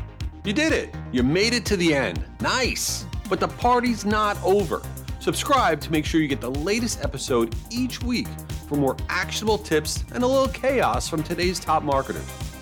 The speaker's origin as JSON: {"language": "English", "region": "New York", "country": "United States", "tie": "born or raised there", "moved": "yes", "said": "I grew up in Long Island and moved down to Florida"}